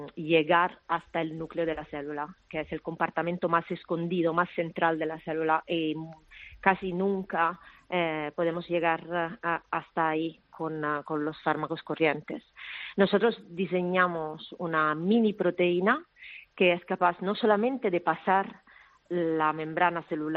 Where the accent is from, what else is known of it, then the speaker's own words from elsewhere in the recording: Italy; Mi padre es checo, es de Praga. Yo soy italiana, pero mi padre es checo.